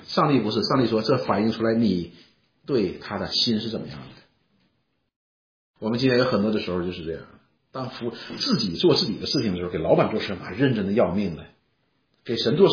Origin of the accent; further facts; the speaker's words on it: China; 我们中国人喜欢是正房对不对？